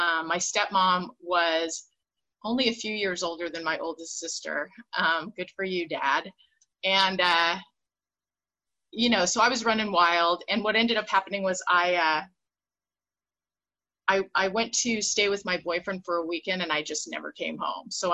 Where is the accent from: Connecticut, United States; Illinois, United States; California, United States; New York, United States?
California, United States; I grew up in the San Fernando Valley. I'm a Valley girl. And we moved around a lot when I was a kid.